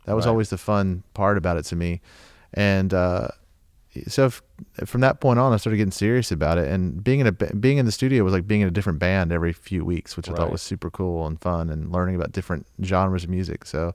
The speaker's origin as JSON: {"language": "English", "region": "Southeast", "country": "United States", "tie": "born or raised there", "said": "Because that's exactly how you feel growing up in the Southeast."}